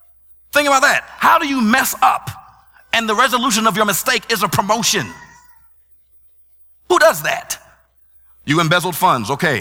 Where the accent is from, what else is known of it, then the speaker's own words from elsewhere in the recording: United States; I come from America.